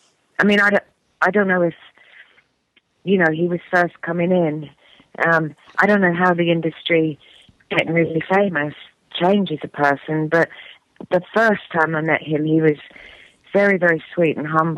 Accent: England, United Kingdom; And because I'm from England, I do drink hot tea, and a habit Steve picked up by hanging out with me.

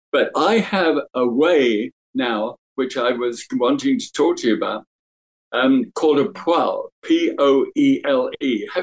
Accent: Scotland, United Kingdom; I'm Scottish, and I was pillaged 500-600 years ago by people from Norway and Sweden.

